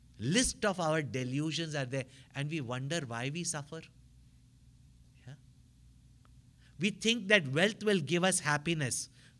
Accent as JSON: {"language": "English", "region": "Tamil Nadu", "country": "India", "said": "I come from Tamil Nadu"}